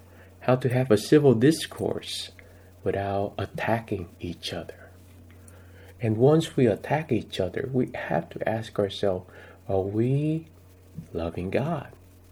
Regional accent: Vietnam; Many of you know that I grew up very poor in Vietnam

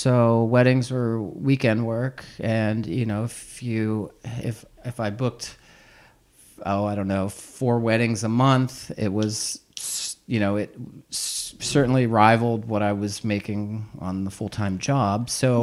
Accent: Pennsylvania, United States; moved away as an adult; now in Carlsbad, United States; I'm now living in Carlsbad, California. I'm originally from Pennsylvania. Went to college there and then moved to San Diego

